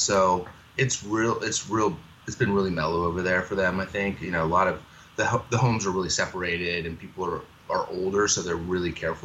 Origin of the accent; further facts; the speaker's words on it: Alexandria, Virginia, United States; also born or lived in California / Georgia; Yeah, I grew up in Virginia. That's where I was born. I was born in Alexandria and then moved to California when I was about 2 and lived in San Jose, Santa Clara until I was 11.